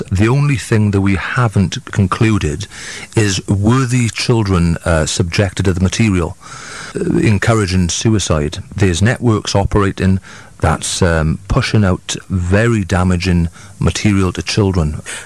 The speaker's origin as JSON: {"language": "English", "town": "Rudry", "region": "Wales", "country": "United Kingdom", "said": "I'm from Rudry, South Wales."}